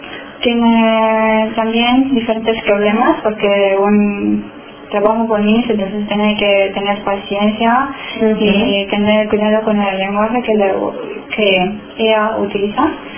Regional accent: Bucharest, Romania; now in Leganés, Spain; Yo soy de Rumanía.

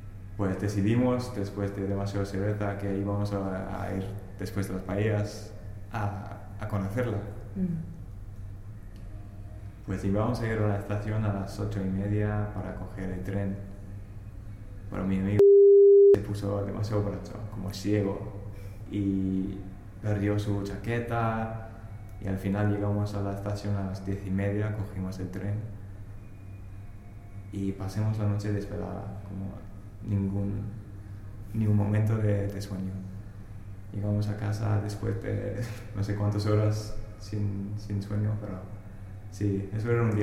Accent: England, United Kingdom; Spanish is a second language; now in Spain; yo soy inglés, estoy aquí de Erasmus, no, claro que no hablo nada de valenciano

